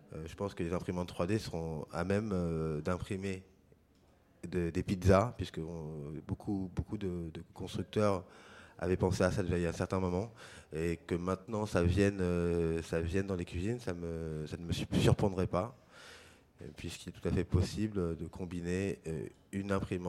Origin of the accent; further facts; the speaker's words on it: Paris, Île-de-France, France; je suis parisien, j'ai 40 ans